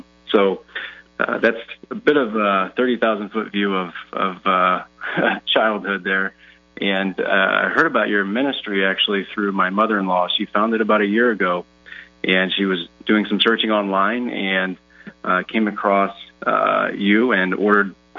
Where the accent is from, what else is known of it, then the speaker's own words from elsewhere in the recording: St. Louis, Missouri, United States; Well, I'm 36 years old, and I'm from St. Louis, Missouri.